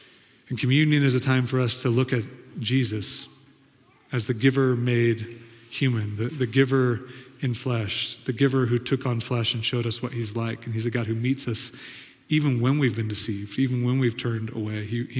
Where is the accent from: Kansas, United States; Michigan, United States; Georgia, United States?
Kansas, United States; born there; moved away; I moved to Colorado because it was full of the things I love to do in life. I was born in Kansas. First time I came to Colorado, I thought I was made for that place.